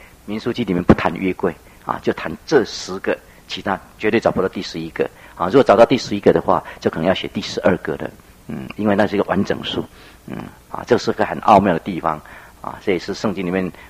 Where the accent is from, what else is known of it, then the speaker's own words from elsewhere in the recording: Taichung, Taiwan; 我从小在台中教会一直听到啊神学院啊为止啊，这么20几年当中